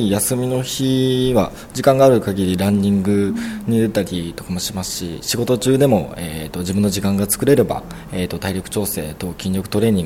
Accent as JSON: {"language": "Japanese", "town": "Fujisawa", "region": "Kanagawa", "country": "Japan", "tie": "born or raised there", "said": "自分は生まれも育ちも藤沢市なので"}